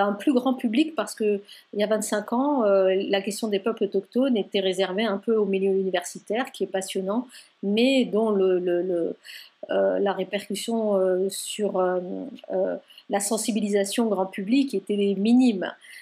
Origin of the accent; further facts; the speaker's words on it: France; Je suis née en France de parents immigrés marocains, arabo-berbères, et j'ai grandi, de fait, dans une double culture.